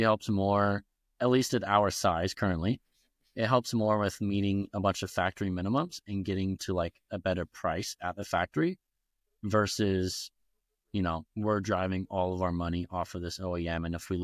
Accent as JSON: {"language": "English", "town": "Ventura", "region": "California", "country": "United States", "tie": "born or raised there", "said": "And then I grew up in Ventura. So there's a lot of, there's a big scene out there."}